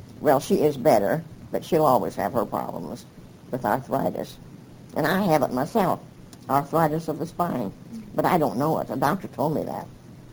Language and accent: English; California, United States; also born or lived in Long Beach; And, of course, I came from Los Angeles County. And there's plenty of stuff about Los Angeles County.